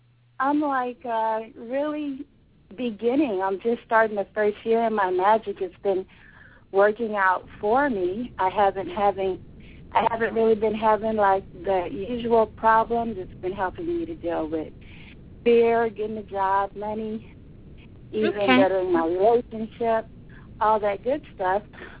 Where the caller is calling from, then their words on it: Folsom, California, United States; I'm calling from Folsom